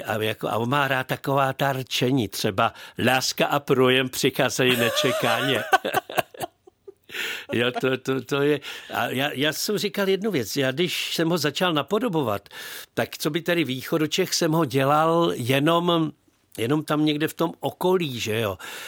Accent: Letohrad, Pardubice Region, Czechia; já jsem jako tedy Letohraďák

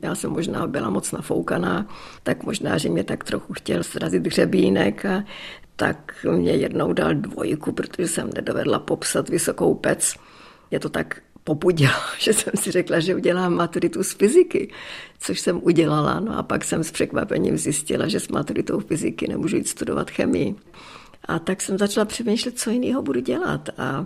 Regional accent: Moravia, Czechia; kdy jsme se přestěhovali do Prahy a kdy já jsem mluvila moravsky, já jsem z Moravy

